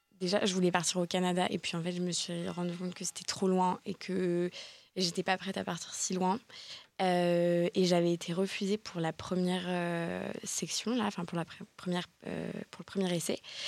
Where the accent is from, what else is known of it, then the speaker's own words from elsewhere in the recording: Lille, Hauts-de-France, France; moi, je suis de Lille, donc je vis encore chez mes parents et tout.